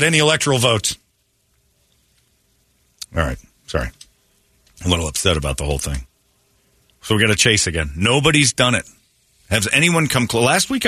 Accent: Philadelphia, Pennsylvania, United States; Yeah. Philadelphia cream cheese. I'm from Philly.

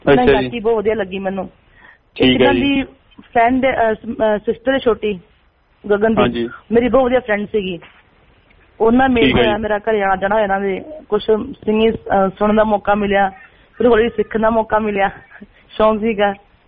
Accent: Lopoke, Punjab, India; also born or lived in Mumbai / Rajasthan; ਮੇਰਾ ਪਿੰਡ ਸਾਡਾ ਪਿੰਡ ਲੋਪੋਕ ਚਗਾਵਾ ਰਾਣੀਆਂ ਬਾਰਡਰ ਕੋਲੇ

